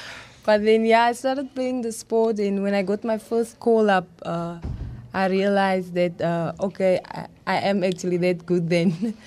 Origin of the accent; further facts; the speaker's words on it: Western Cape, South Africa; born there; I was born in Vialdrif, along the West Coast. I came this side to further my studies at CPUT.